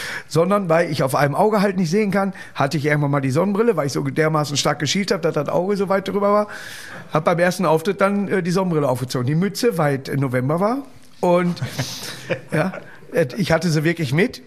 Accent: Duisburg, North Rhine-Westphalia, Germany; now in Hamminkeln, Germany; ich habe zwar jetzt ein Haus in Hamminkeln, aber auch nur zur Miete. Ne? Aber man bleibt ja hier, man ist ja Duisburger

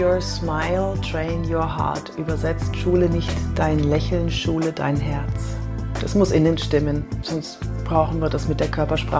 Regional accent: Fürth, Bavaria, Germany; Ja, ich bin in Fürth aufgewachsen, tatsächlich mit meiner Familie.

